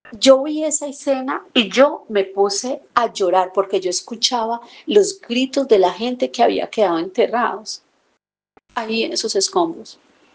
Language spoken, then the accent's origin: Spanish; Pereira, Risaralda, Colombia; Y hubieron muchas ciudades afectadas, entre esas Pereira, de donde soy yo con mucho orgullo.